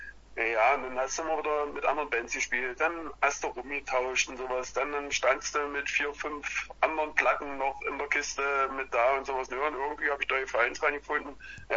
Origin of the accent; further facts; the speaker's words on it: Torgau, Saxony, Germany; Ich komme aus Torgau.